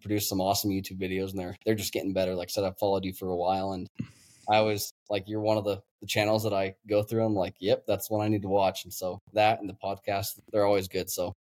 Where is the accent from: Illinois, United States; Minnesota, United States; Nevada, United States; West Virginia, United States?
Nevada, United States; And it's funny because growing up in Nevada, like we just have big bulls.